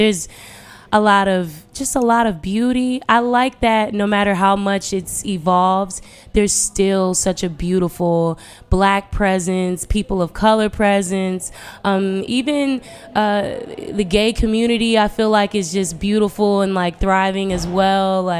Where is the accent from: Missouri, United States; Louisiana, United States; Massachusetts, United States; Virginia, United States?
Virginia, United States; Chantilly; I've had a lot of issues growing up in the Chantilly, Ashburn area.